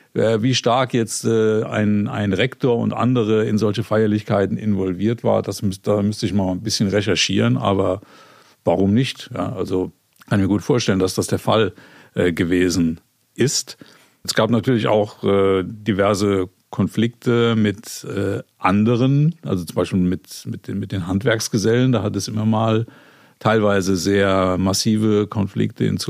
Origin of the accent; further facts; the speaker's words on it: Oberwesel, Rhineland-Palatinate, Germany; born there; ich bin ja in Oberwesel am Rhein geboren